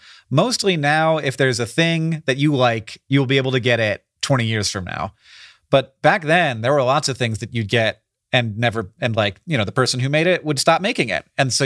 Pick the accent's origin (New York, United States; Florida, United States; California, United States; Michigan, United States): Florida, United States; because I grew up in Florida and sometimes you just dig for fun